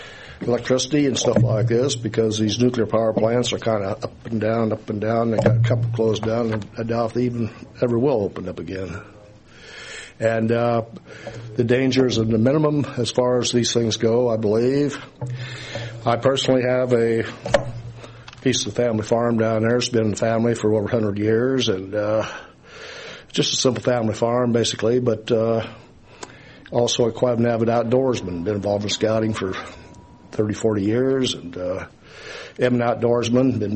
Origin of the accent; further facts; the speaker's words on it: Beatrice, Nebraska, United States; I'm from Beatrice, Nebraska, 1201 Ella.